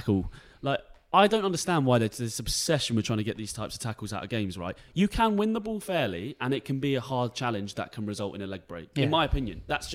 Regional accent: Hammersmith, London, United Kingdom; I've lived in London my whole life. I was born in Hammersmith, okay? I live in Fulham, lived in Putney now.

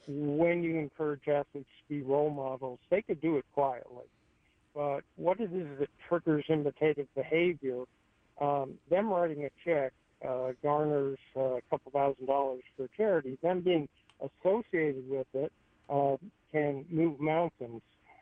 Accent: Los Angeles, California, United States; Well, I really had a very charmed life growing up in Los Angeles with a father, a grandfather who ran Hillcrest Country Club

